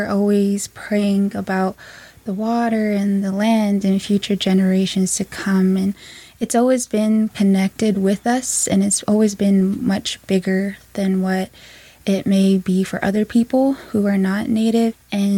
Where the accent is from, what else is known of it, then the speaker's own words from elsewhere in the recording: Dulce, New Mexico, United States; and I am from Dulce, New Mexico. I am part of the Hickory Apache Nation.